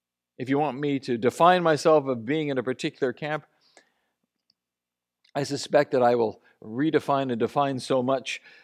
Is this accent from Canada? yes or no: yes; Canada; doing so as a Canadian sometimes reveals a smugness that frankly isn't rational for those of us living in our own particular glass house